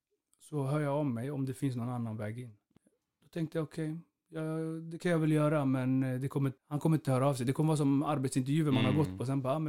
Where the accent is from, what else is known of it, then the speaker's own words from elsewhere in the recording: Vårberg, Stockholm County, Sweden; Jag flyttade för över 10 år sedan. När folk frågade, vart är du från? Jag är från Vårberg.